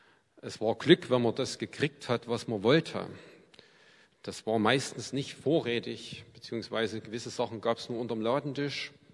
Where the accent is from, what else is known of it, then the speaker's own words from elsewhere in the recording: East Germany, Germany; Ich bin noch in DDR-Zeiten aufgewachsen